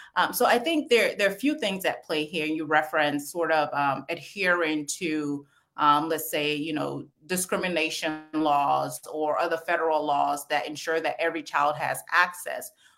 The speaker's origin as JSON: {"language": "English", "town": "St. Paul", "region": "Minnesota", "country": "United States", "tie": "born or raised there"}